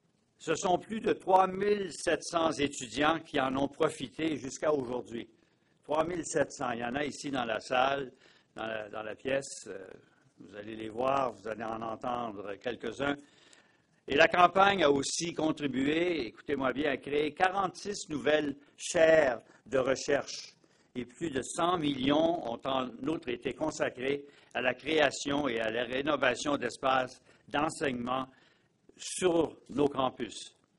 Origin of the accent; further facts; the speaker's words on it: Quebec, Canada; Et oui, en tant que Québécois, je suis particulièrement fier